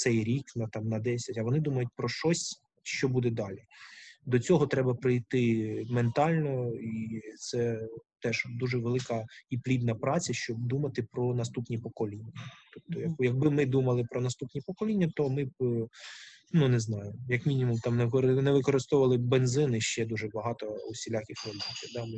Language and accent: Ukrainian; Kyiv, Ukraine; я корінний киянин, да, то у мене, ну, на жаль, або так склалося, ну, всі розмовляли російською, всі в оточенні взагалі. Ну, тобто, в Подільському районі, до речі, там, де ваша Могилянка, теж закінчував школу